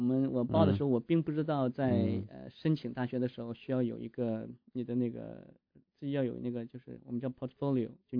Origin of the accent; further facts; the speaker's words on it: Ning'an, Heilongjiang, China; 因为我是从小是在东北长大的